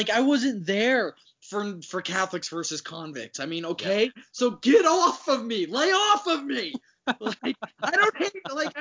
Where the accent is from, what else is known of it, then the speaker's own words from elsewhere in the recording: Hollywood, California, United States; It's a hamburger place in Hollywood, which is my hometown.